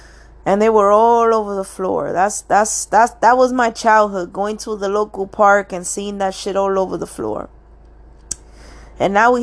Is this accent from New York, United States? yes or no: yes; New York City, New York, United States; I come from the hood. I'm from Washington Heights, New York City. I was born 1985, you know.